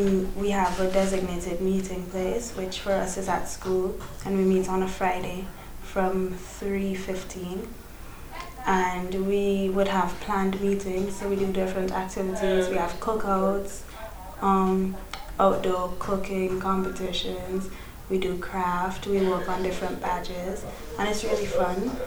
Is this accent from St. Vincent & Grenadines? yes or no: yes; St. Vincent & Grenadines; I am one of the internationals on Pink Flamingo. I'm from St. Vincent and the Grenadines, which is in the Caribbean. Lovely, beautiful island.